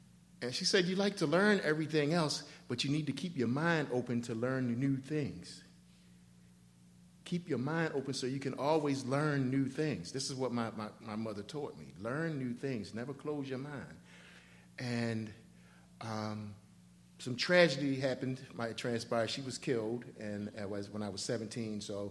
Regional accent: Maryland, United States; But my story is that I grew up around Old Memorial Stadium. I was raised by my grandparents, middle class.

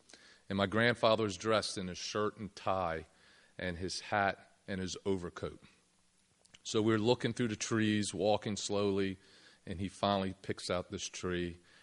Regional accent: Baltimore, Maryland, United States; ory is about growing up in Baltimore City and sharing an experience with one of my members of my family

